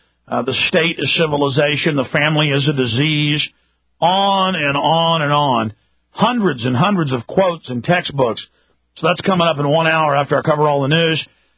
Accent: Texas, United States; A lot of it just growing up in Texas, having friends, family, you know, that have worked in and around NASA.

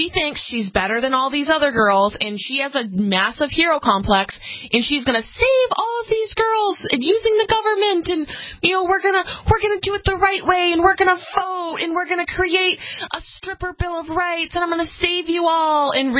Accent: New England, United States; since I grew up in New England, it was more in regards to, like, the mills.

